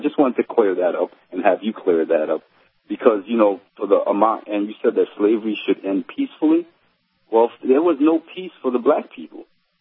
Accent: Haiti; That's where I'm from. I'm from Haiti, and we did have a slave rebellion in 1804.

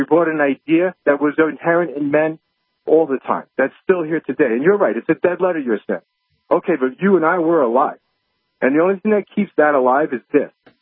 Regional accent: United States; And born here, I mean, first generation American born here, okay? I'm Greek heritage.

